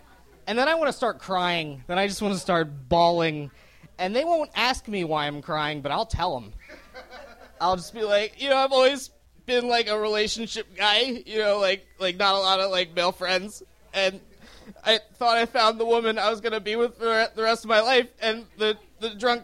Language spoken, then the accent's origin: English; Lancaster, Pennsylvania, United States; I'm from Lancaster, Pennsylvania, and the other day I saw a pretty Amish girl, which doesn't never happen, but it was worth noting.